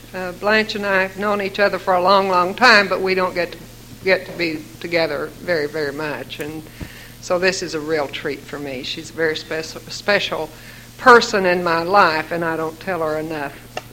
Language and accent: English; Waurika, Oklahoma, United States; I am from Warika, Oklahoma, a member of the Gypsy Group.